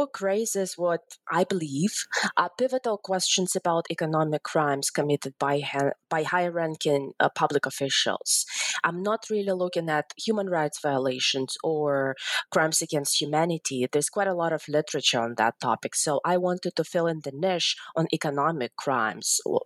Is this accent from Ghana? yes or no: no; Ukraine; English is a second language; now in United States; I'm currently associate professor with the University of Alabama here in the United States. I originally come from Ukraine, and I grew up in Ukraine in the 1990s.